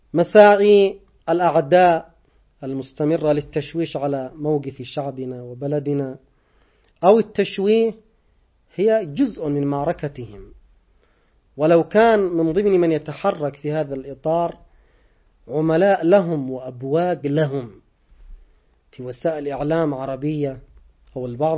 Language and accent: Arabic; Yemen; بالنسبة لنا نحن كشعب يمني